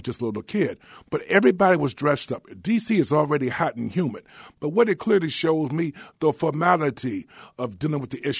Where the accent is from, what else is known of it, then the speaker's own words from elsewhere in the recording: Washington, District of Columbia, United States; And I grew up in Northeast Washington, Trinidad, Maryland Avenue neighborhood.